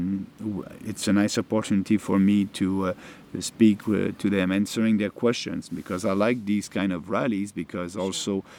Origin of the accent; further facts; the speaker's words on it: Canada; I hope as a Canadian that we can have an election as soon as possible.